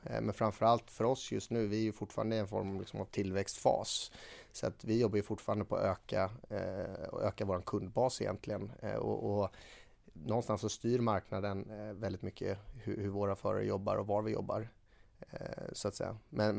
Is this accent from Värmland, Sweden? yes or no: no; Gothenburg, Västra Götaland County, Sweden; Och det tycker jag som göteborgare är kul.